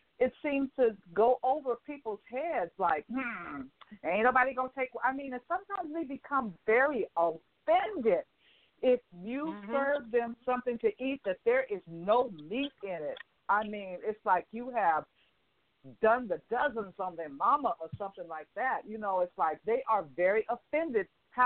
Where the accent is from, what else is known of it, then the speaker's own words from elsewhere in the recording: Portland, Oregon, United States; because I come from Portland, Oregon. That is the home of both Nike and Adidas.